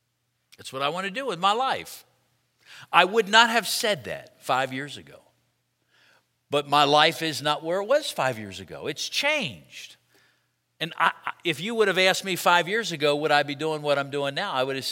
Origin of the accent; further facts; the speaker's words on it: Hershey, Pennsylvania, United States; now in Dallas, United States; I'm a Yankee. I hate to admit it. No, I'm proud to admit it. I'm from Hershey, Pennsylvania.